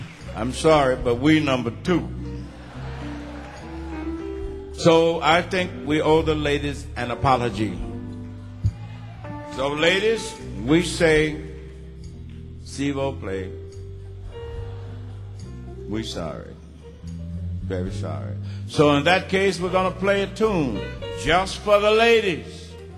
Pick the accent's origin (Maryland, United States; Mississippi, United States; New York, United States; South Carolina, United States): Mississippi, United States; Now, ladies and gentlemen, I'm from Mississippi. Mississippi, way down in the USA.